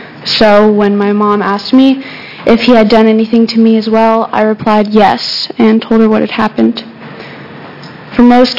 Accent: Eugene, Oregon, United States; I'm 16 years old, and I'm from Eugene, Oregon.

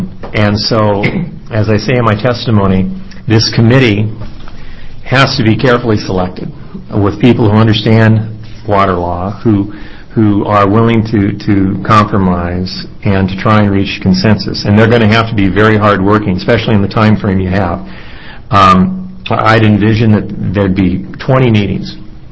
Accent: Bend, Oregon, United States; in my real life I'm an attorney from Bend, Oregon, where I practiced law for 32 years

